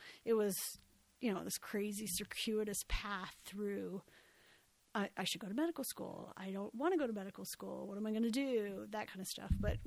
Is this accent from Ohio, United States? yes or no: no; Omaha, Nebraska, United States; So I grew up in Nebraska, in Omaha. And so I went to Burke High School in Omaha.